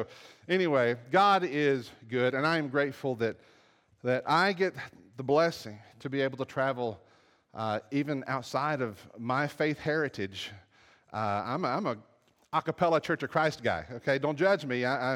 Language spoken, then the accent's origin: English; Dallas, Texas, United States; growing up in Dallas … jokes every day, you know how it goes.